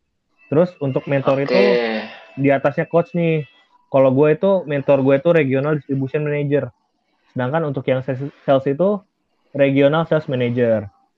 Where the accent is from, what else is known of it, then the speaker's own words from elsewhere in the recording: Jakarta, Indonesia; Iya, aku asli Jakarta.